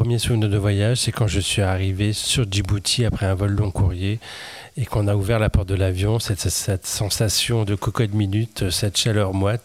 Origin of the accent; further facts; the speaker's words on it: Brest, Brittany, France; born there; j'ai 58 ans et je suis né à Brest en 1960.